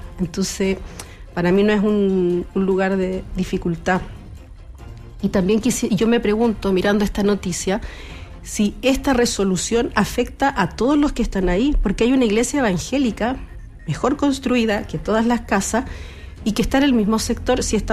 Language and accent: Spanish; Iquique, Tarapacá, Chile; moved away as an adult; Yo soy iquiqueña, estoy aquí del 2022. Claro, cuando uno es de otra ciudad, va a los lugares más riesgosos